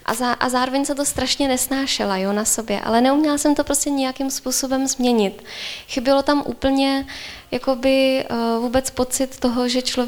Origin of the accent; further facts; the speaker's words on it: Františkovy Lázně, Karlovy Vary Region, Czechia; Před vlastně více než 30 lety jsem vyrůstala v poblíž Chebu ve Františkových Lázních.